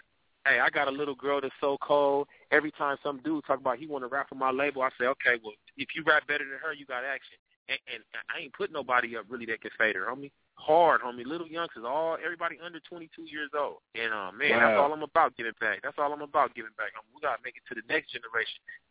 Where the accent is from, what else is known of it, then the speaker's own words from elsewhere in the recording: San Diego, California, United States; We all from wherever we're from, South San Diego. Yeah, I'm poor. I'm a blood from Lincoln Park, no doubt.